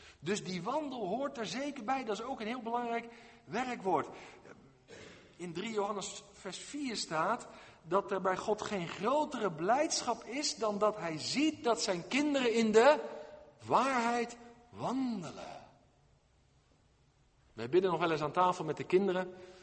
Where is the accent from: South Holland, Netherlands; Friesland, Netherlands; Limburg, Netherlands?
South Holland, Netherlands; Ik ben in het Westland geboren en getogen, daar heb je glastuinbouw.